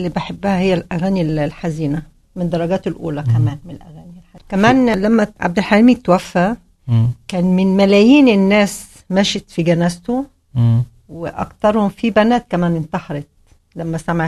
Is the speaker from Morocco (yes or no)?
no; Egypt; now in Germany; جيت من مصر بقالي 8 سنين عايشة هنا في ألمانيا